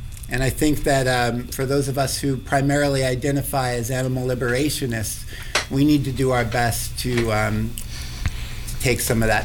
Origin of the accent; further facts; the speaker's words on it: Eugene, Oregon, United States; I grew up in Eugene, Oregon.